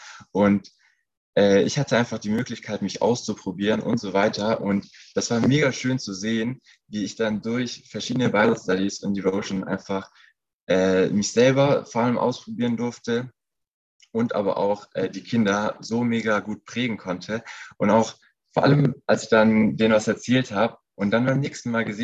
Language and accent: German; Russia; Ich bin als Missionarskind aufgewachsen in Russland